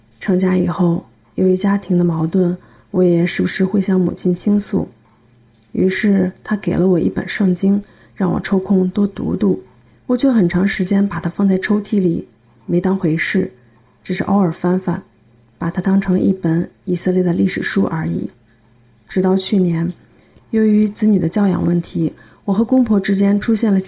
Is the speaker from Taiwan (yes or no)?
no; Henan, China; 我从小在农村长大